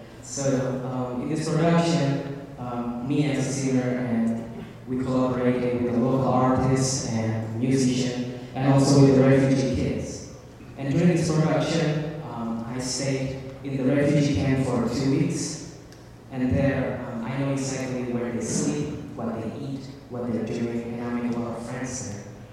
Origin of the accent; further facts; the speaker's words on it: Yogyakarta, Special Region of Yogyakarta, Indonesia; English is a second language; I was born and raised in Indonesia for 17 years.